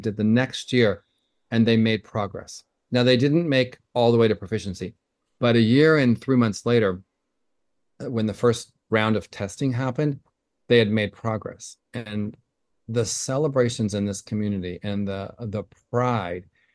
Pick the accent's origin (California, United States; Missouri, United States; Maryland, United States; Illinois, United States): California, United States; San Diego; I was born and raised in San Diego. I'm a third generation San Diego. And my grandparents were here. My mom and dad are here.